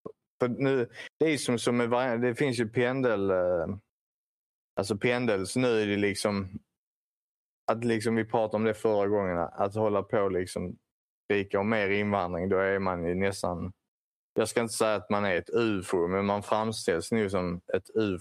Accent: Skåne, Sweden; Jag menar vi, jag är uppväxt i Västra Skåne och vi stack ju till efterfesterna

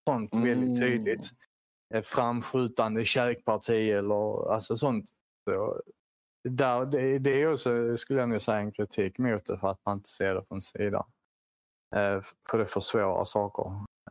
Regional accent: Sweden; Men man ska också komma ihåg att vi är svenskar, alltså vi har ju historiska belägg för det, har ett jävligt bra på att kriga.

